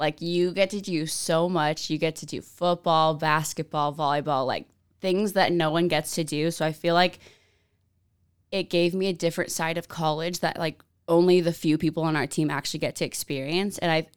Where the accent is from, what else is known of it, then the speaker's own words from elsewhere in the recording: San Diego, California, United States; now in Boise, United States; So I'm from San Diego, California. I went to Mount Carmel High School. I was on their dance team there.